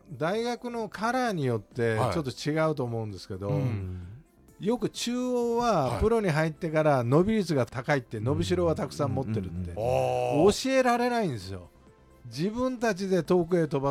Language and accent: Japanese; Yamaguchi, Japan; also born or lived in Fukuoka / Kagoshima / Ehime / Obihiro; 生まれは山口なんですよ、はい、それから福岡、鹿児島、愛媛、うん、帯広で僕は山口に帰ったんですよ、野球やり。